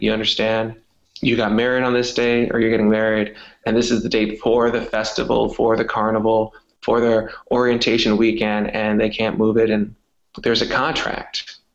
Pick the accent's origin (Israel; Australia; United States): United States; accent: American; I want to be charming with my American accent in a foreign country.